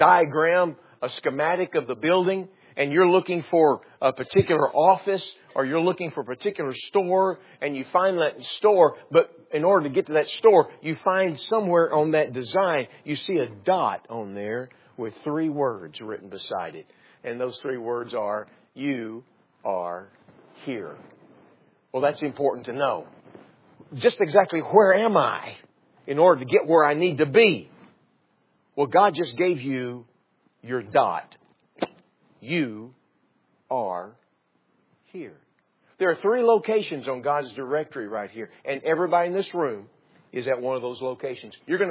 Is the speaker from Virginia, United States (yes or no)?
no; Texas, United States; I'm a Texan, and so I grew up watching the old Westerns